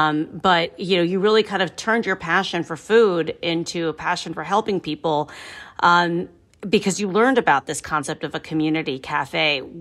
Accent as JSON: {"language": "English", "region": "Ohio", "country": "United States", "said": "Canal Fulton, Ohio, my home state."}